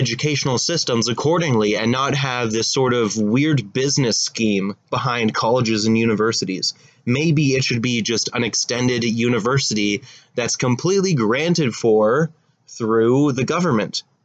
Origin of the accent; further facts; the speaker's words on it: Canada; We're from Canada.